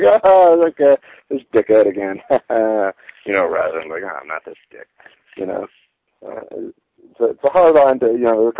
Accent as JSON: {"language": "English", "region": "Massachusetts", "country": "United States", "tie": "born or raised there", "moved": "as an adult", "lives_now": "Los Angeles, United States", "said": "No, I grew up in Massachusetts. I moved out here, 2005."}